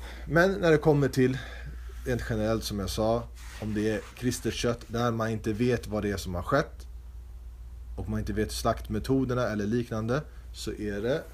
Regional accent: Stockholm, Stockholm County, Sweden; jag känner inte till så många andra städer utan jag kommer från Stockholm själv.

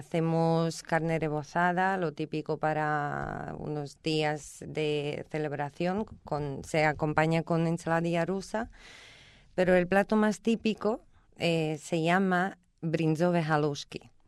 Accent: Slovakia; Spanish is a second language; Sí que conocí a varias personas que son de República Checa, pero de mi país no tuve la oportunidad.

